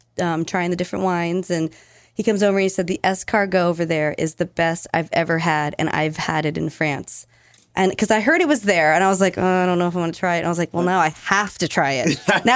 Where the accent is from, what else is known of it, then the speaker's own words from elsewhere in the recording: Fremont, California, United States; now in Livermore, United States; And we are, it is way different from when we grew up in Fremont. Like, it's a totally different town